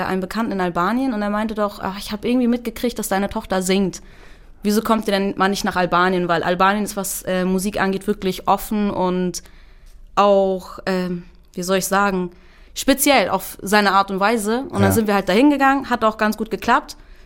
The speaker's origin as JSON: {"language": "German", "country": "Germany", "said": "Allein schon wegen, ich komme aus Deutschland, trage einen kurdischen Namen."}